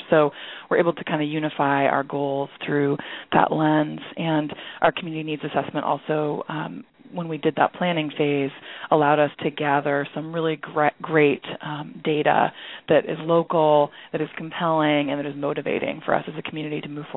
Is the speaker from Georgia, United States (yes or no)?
no; Portland, Oregon, United States; And I'm from Portland, Oregon, in Multnomah County